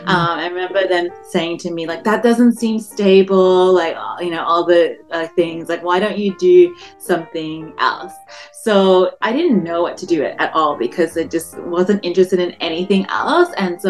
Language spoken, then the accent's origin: English; Melbourne, Victoria, Australia; now in Canada; So I grew up in Melbourne. I do remember, like, being very conscious that I was Asian, that I was like the other.